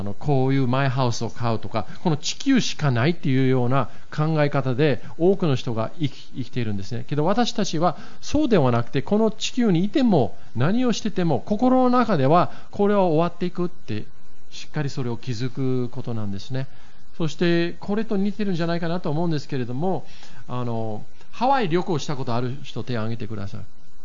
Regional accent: Kanto, Japan; now in Kobe, Japan; 私関東育ちですので

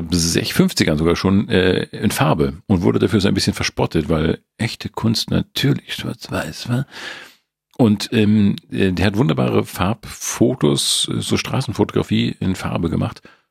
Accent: Schleswig-Holstein, Germany; Doch, entschuldige, ich komme aus Holstein.

